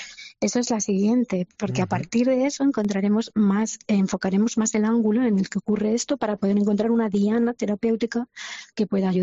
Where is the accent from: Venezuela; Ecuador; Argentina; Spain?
Spain; Villena, Valencian Community; Yo de Alicante.